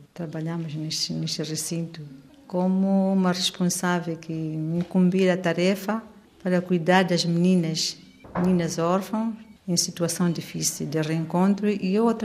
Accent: Mozambique; sou moçambicana. Estou a trabalhar aqui na Namacha com umas meninas. Sou franciscana

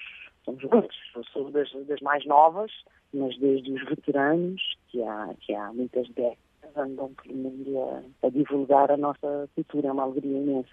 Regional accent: Cape Verde; also born or lived in Guinea-Bissau / Portugal; Eu nasci na Guiné, portanto, cresci em Cabo Verde. A minha estadia e vivência em Portugal, posso dizer que é longa, mas eu cresci em Cabo Verde, não é? Cresci em Cabo Verde. É uma honra para mim. Sinto-me cabo-verdiana a 100%.

